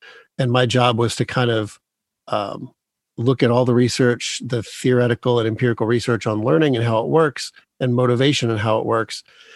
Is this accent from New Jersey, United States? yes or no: no; Dearborn, Michigan, United States; born there; Well, where it all began was I was born in Dearborn, Michigan.